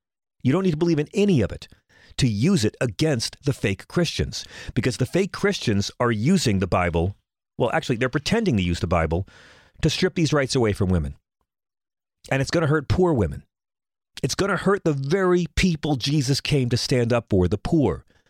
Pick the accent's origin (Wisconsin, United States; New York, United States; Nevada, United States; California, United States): New York, United States; Bohemia; in a speech to cops in Long Island, in my hometown of Bohemia